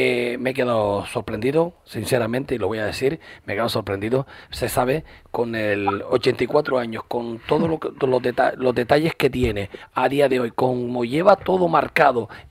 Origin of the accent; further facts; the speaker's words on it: Fontanales, Canary Islands, Spain; que yo soy de Fontanales, nacido en Fontanales, o sea que conozco esa vuelta que usted me está diciendo